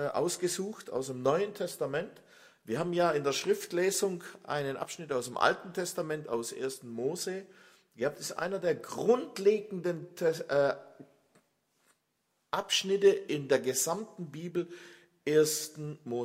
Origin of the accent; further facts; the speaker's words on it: Baden-Württemberg, Germany; also born or lived in North Rhine-Westphalia; Ich komme aus der Nähe von Stuttgart. Ich bin überzeugter Schwabe, aber ich kann tatsächlich so reden, dass man mich überall versteht. Ich habe das hart antrainiert während 3 Jahre NRW-Aufenthalt.